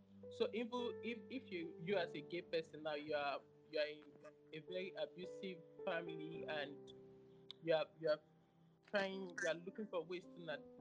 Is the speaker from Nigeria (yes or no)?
yes; Nigeria; it was difficult for me growing up in Nigeria